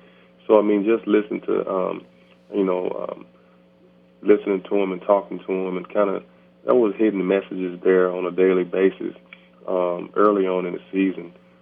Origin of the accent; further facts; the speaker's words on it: Mississippi, United States; So I was from Mississippi, but it really felt like to me, and really seemed like to me, it was Tennessee, man.